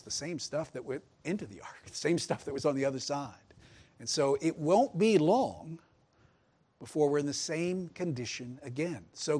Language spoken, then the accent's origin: English; Georgia, United States; I grew up in Georgia. I grew up south of Atlanta.